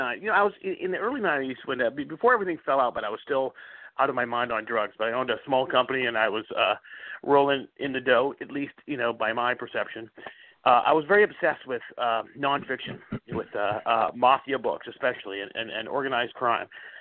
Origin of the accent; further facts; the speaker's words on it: Canada; moved away; I moved to San Francisco from Canada, green, you know, naive country boy from Canada back in 1984 to play in a punk rock band